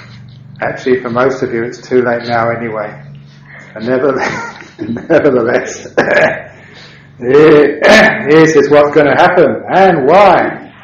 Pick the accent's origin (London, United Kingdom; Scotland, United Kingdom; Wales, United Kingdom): London, United Kingdom; Obviously, growing up in London, you know, mostly Christian culture, I was really also interested in this idea of like God.